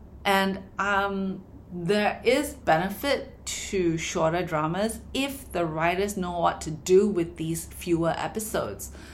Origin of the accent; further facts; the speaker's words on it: Singapore; as a Singaporean, I like seeing beautiful food on my screen too.